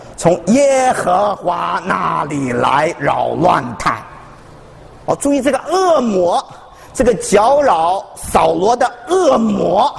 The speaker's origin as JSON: {"language": "Chinese", "country": "China", "said": "我们中国人俗话也说了，天将降大任于斯人也"}